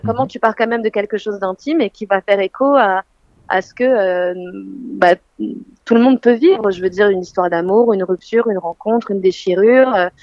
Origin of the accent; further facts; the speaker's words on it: Belgium; now in Paris, France; je suis née, j'ai grandi en Belgique et je suis arrivée à Paris à 18 ans